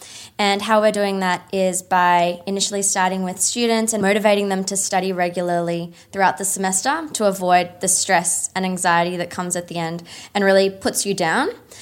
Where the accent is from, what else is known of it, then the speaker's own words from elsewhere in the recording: Australia; I'm from Australia